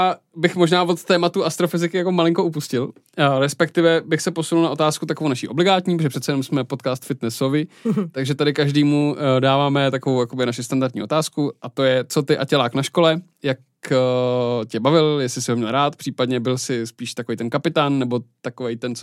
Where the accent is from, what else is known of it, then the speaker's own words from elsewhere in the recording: Liberec, Liberec Region, Czechia; Tak já jsem z Liberce, takže mě honili do Izrak na běžky furt